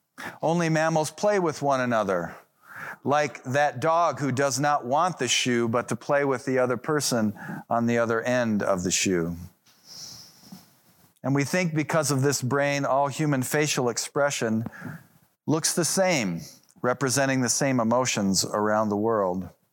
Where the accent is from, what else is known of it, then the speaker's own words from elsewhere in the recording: Boulder, Colorado, United States; So in my hometown of Boulder, I go to one of those hardware stores that welcomes dogs.